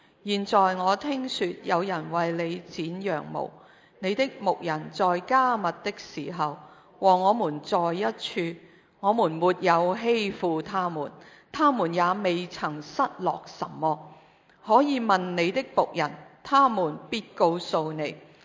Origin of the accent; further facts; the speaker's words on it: Guangdong, China; 学我们广东人有句叫做反转猪肚